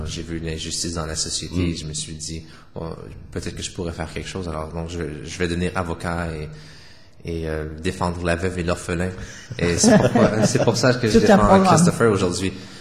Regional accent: Montreal, Quebec, Canada; j'ai grandi à Montréal et j'ai fait mes études universitaires en partie au Manitoba, à l'Université de Saint-Boniface.

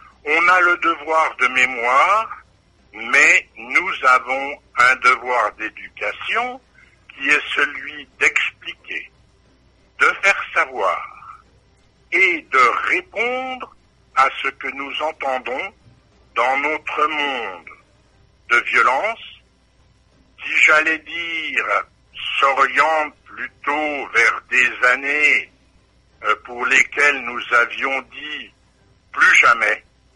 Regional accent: France; et bien sûr que je suis français du monde et citoyen du monde

